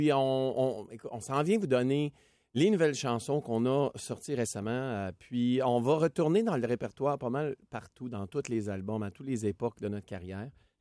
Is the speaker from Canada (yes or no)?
yes; Ontario, Canada; moi, j'ai grandi là-bas toute ma vie. Je suis né là, mes parents sont nés là. Puis on avait un certain petit luxe d'être capable de parler en français.